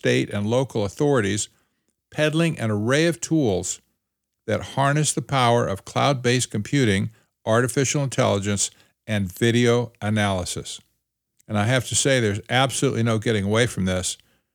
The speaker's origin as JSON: {"language": "English", "town": "Mesa", "region": "Arizona", "country": "United States", "tie": "born or raised there", "said": "A man in Chandler, Arizona, which is close to my hometown of Mesa"}